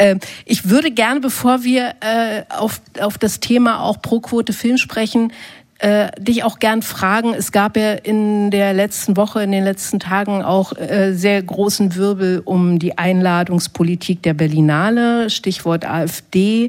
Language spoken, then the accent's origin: German; East Germany, Germany; Ich komme aus der DDR